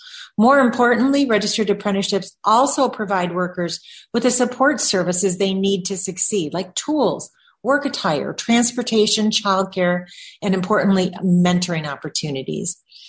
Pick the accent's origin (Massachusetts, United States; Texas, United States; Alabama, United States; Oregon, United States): Oregon, United States; In my home state of Oregon